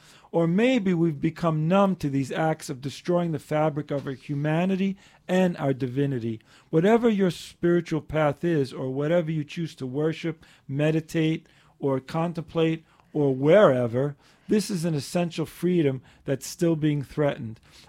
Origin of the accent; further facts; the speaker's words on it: New York City, New York, United States; I was always thinking about this situation of the human condition growing up in New York City.